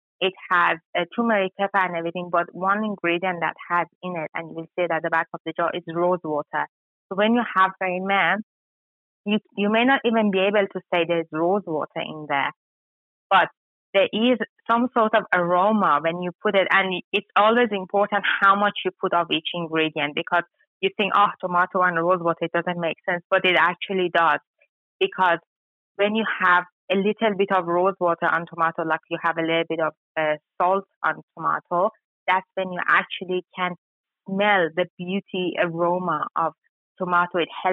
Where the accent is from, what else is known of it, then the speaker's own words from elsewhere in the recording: Iran; and I am from Iran